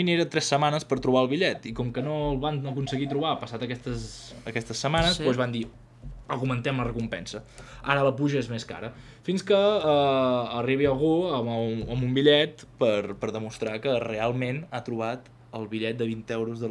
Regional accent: Catalonia, Spain; sóc de Catalunya Central

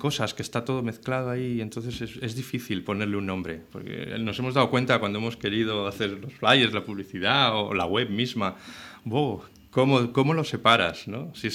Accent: Catalonia, Spain; yo soy de cerca de Manresa

